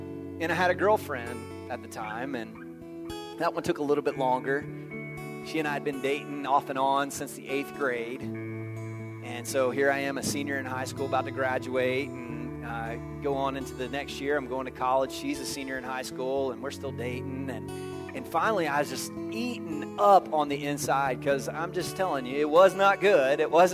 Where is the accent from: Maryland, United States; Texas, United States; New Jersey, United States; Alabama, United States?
Texas, United States; I mean, I grew up in Southeast Texas